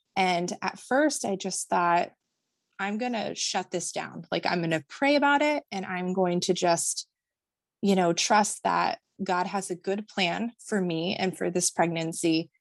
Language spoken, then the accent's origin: English; Vermont, United States; Like I came from Vermont. So like I'm a tree hugger, like all the way.